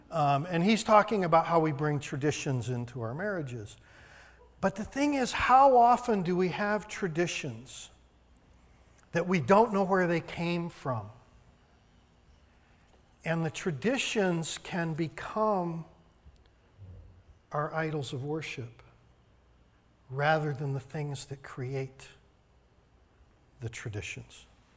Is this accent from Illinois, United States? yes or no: yes; Chicago, Illinois, United States; And as a Chicagoan, I don't know why he said hot dogs